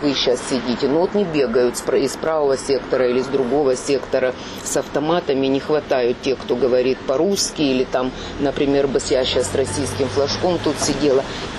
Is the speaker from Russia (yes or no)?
no; Ukraine; я украинка